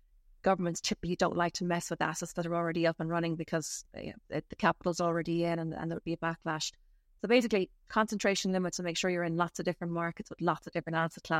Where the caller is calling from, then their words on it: Dublin, Leinster, Ireland; I am joining you from the Sandford Industrial Estate in Dublin, Ireland.